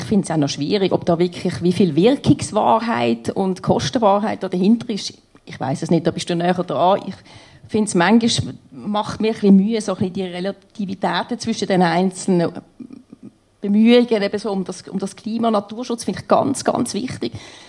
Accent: Switzerland; bei uns in der Schweiz.

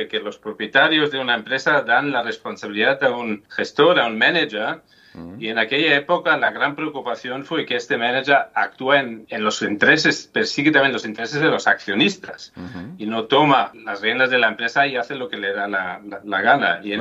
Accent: Germany; Spanish is a second language; De hecho, yo soy alemán

